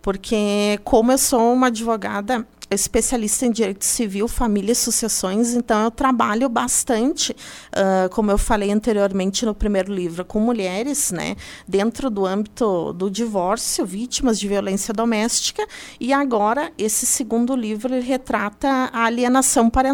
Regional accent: Vacaria, Rio Grande do Sul, Brazil; also born or lived in Bom Jesus; Há muitos anos, desde muito pequena. Claramente, assim, desde os 9, 7 anos aqui em Vacaria.

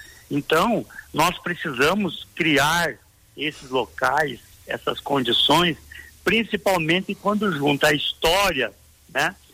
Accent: Soledade, Rio Grande do Sul, Brazil; Então, vamos lá, eu sou lá de Soledade

